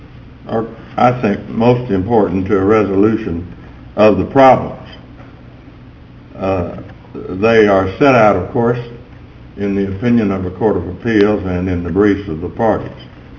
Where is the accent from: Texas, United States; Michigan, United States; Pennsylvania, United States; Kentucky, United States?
Texas, United States; Houston; May it please the court, and for the record … I'm from Houston